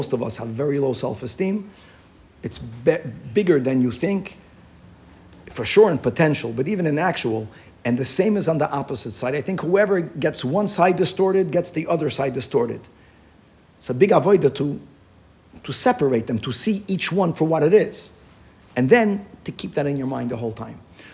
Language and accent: English; United Kingdom; I know as a British person, he meant that he was respectful towards his wife